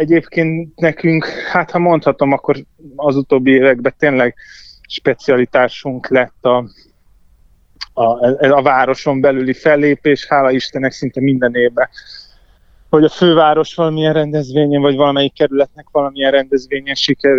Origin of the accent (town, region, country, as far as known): Budapest, Hungary; born or raised there